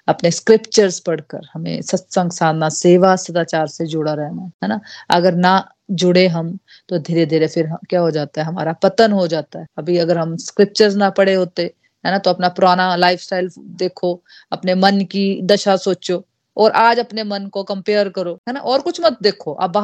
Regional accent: India; हम भारत भूमि में पैदा हुए हैं

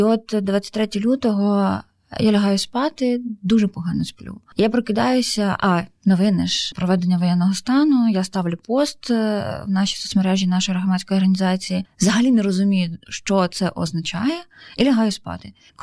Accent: Mariupol, Donetsk Oblast, Ukraine; я сама з Маріуполя

